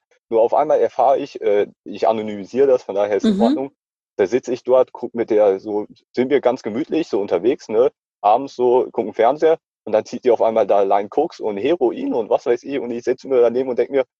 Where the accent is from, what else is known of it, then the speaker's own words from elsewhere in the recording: Hesse, Germany; Ich komme aus Hessen, also Apfelwein.